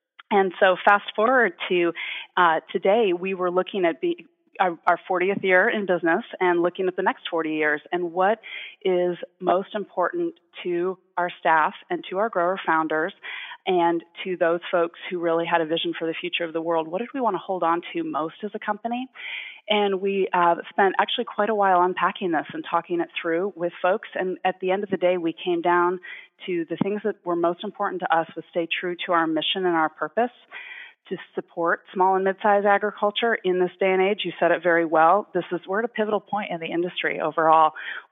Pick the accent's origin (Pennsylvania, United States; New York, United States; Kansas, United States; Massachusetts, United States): Massachusetts, United States; Boston; Growing up in Boston, my husband's from Ohio.